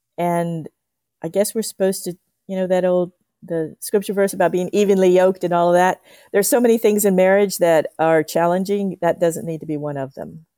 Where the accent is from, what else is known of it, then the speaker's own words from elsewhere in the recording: Lafayette, Louisiana, United States; I was raised in Lafayette, so I was Catholic